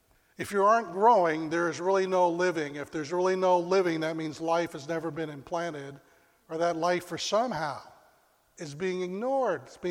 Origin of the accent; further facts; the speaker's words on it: Sacramento, California, United States; When I was a young boy, I grew up in Sacramento